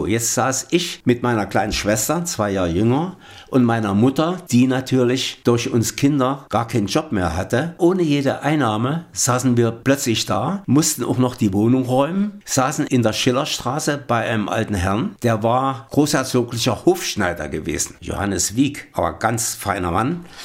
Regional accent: Weimar, Thuringia, Germany; born there; Ich wurde in Weimar geboren und zwar 1935.

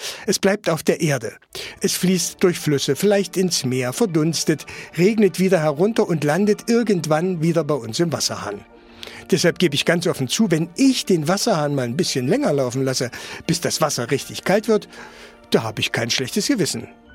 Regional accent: Saxony-Anhalt, Germany

